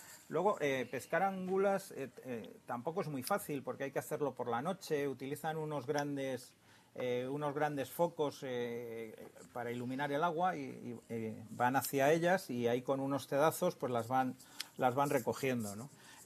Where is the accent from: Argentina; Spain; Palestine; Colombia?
Spain; en Europa los únicos que comemos angulas somos los españoles